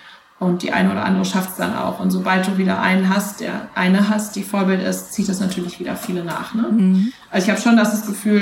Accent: Münster, North Rhine-Westphalia, Germany; Münster, wo ich herkomme

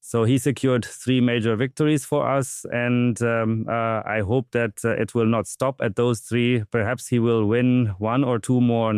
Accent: Brugelmühle, Germany; And I grew up in Brugelmühle.

